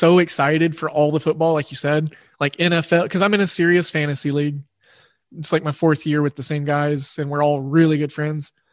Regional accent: Oklahoma, United States; it's probably because I grew up in Oklahoma and we didn't have any pro teams until the Thunder, my eighth grade year.

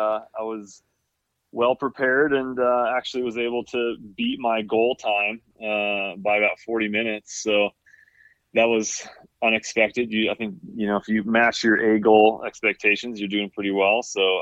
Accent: Kalamazoo, Michigan, United States; there was definitely green space around us growing up in Kalamazoo.

